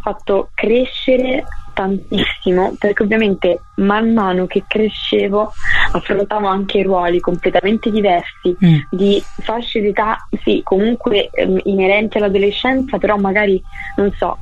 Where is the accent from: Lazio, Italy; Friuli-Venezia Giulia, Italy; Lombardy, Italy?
Lazio, Italy; Sora; now in Rome, Italy; mi sono trasferita a Roma, perché io sono di Sora, in provincia di Frosinone, quindi mi sono trasferita a Roma